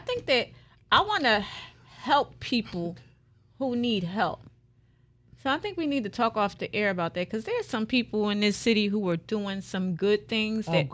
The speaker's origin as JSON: {"language": "English", "town": "Philadelphia", "region": "Pennsylvania", "country": "United States", "tie": "born or raised there", "said": "I grew up in Philly on 25th and Ridge"}